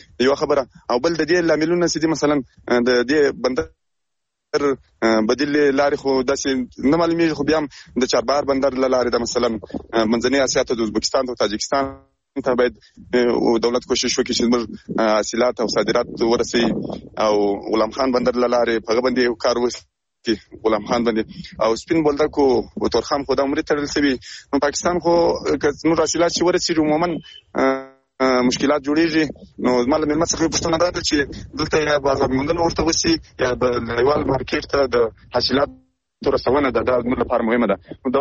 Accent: Zabul, Afghanistan; زه خپل د زابل ولایت دی ډیر اصلات انځر دي

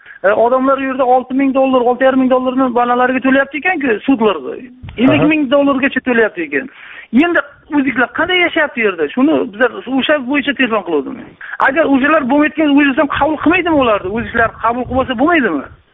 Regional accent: Samarkand, Samarqand Region, Uzbekistan; now in Kazakhstan; Men samarqandlikman, qozoq bo'yman. Qizlarda ishlayapman Qozog'istonda.

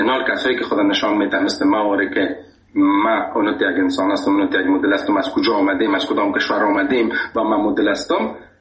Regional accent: Afghanistan; من گفتم خودت از کجا هستی؟ گفتم از افغانستان.

